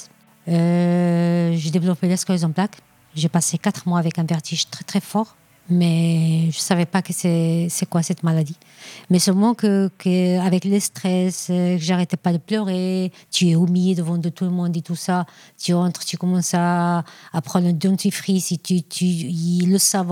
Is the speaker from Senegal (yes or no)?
no; Spain; now in France; je suis venue de l'Espagne, dans un pays que j'étais bien, moi.